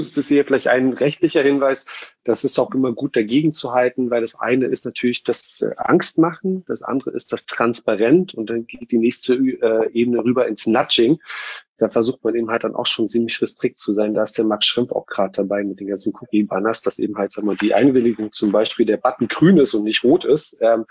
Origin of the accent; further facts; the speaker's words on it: Brandenburg, Germany; auch wenn ich mich ein bisschen ausgegrenzt fühle als Brandenburger mit den ganzen Skithemen